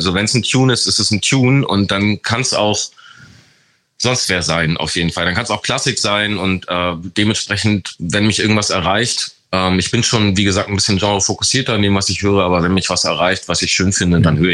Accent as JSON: {"language": "German", "region": "Hamburg", "country": "Germany", "tie": "born there", "said": "Als guter, gebürtiger Hamburger."}